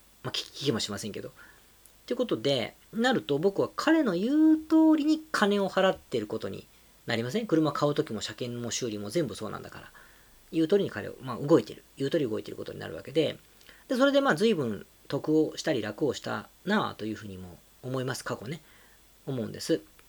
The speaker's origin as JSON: {"language": "Japanese", "region": "Osaka", "country": "Japan", "lives_now": "Tokyo, Japan", "said": "僕って大阪出身なんですが、"}